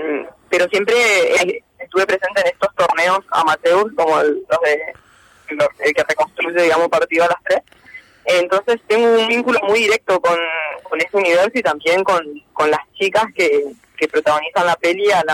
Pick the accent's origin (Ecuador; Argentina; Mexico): Argentina; Corrientes; yo soy de Corrientes y estudié cine en Buenos Aires, en la Universidad Nacional de las Artes, la UNA.